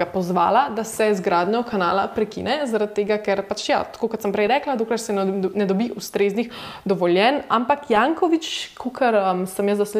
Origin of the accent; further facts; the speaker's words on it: Ljubljana, Central Slovenia, Slovenia; Jaz sem tudi sama iz Ljubljane